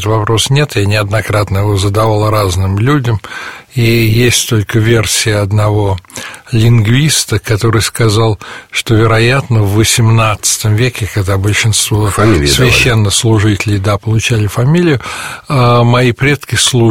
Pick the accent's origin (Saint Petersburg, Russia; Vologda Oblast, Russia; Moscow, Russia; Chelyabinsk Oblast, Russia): Vologda Oblast, Russia; Vologda; born there; даже я, уроженец, да, постоянно бывающий в Вологде